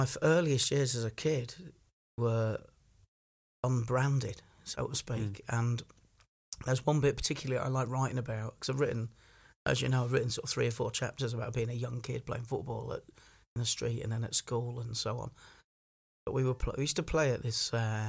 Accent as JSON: {"language": "English", "town": "Leeds", "region": "Yorkshire and the Humber", "country": "United Kingdom", "tie": "born or raised there", "said": "I grew up in Headingley in Leeds"}